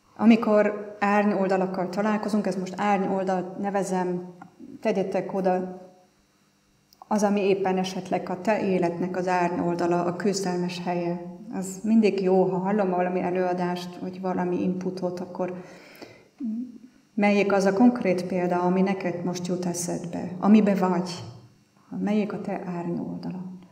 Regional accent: Austria; Hungarian is a second language; Én osztrák vagyok

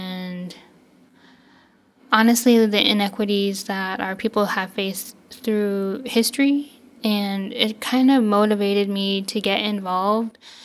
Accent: Rampart, Alaska, United States; my hometown, which is Rampart. And it is a small Athabasking fishing community located, I would say, mid Yukon River.

